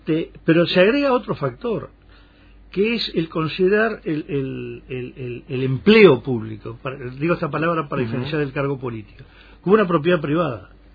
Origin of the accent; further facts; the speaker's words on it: Uruguay; a mí, como uruguayo, me parece un error